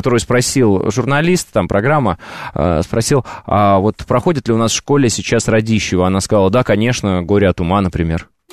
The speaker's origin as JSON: {"language": "Russian", "country": "Kazakhstan", "tie": "born there", "said": "Конечно, но я же родился в Казахстане."}